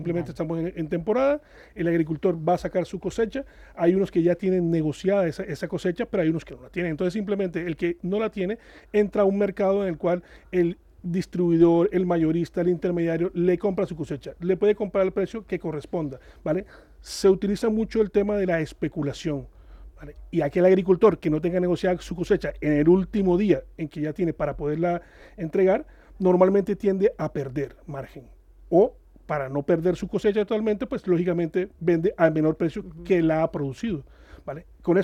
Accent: Cartagena de Indias, Bolívar, Colombia; Colombia, Cartagena de Indias.

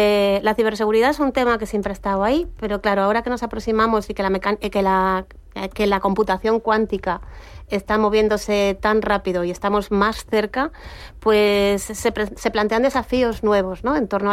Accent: Galicia, Spain; also born or lived in Aragon; Yo soy gallega, pero soy medio aragonesa, ya soy maña de adopción porque paso más tiempo allí que en Galicia.

